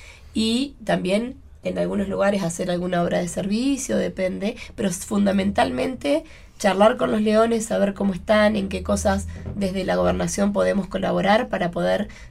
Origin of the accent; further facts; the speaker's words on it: Cipolletti, Río Negro, Argentina; Sí, yo soy de Cipolletti, de Río Negro.